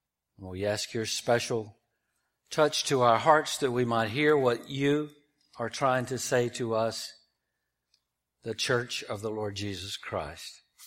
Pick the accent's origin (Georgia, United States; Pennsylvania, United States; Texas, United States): Georgia, United States; Thomasville; But I am from Thomasville, and that's not far from Tallahassee, so that tells you about which team I was hanging out with.